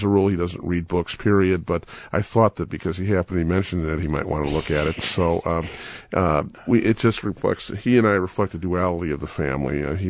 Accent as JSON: {"language": "English", "town": "Chicago", "region": "Illinois", "country": "United States", "tie": "born or raised there", "said": "I was a product of a divorced family, and I grew up in Norwood Park"}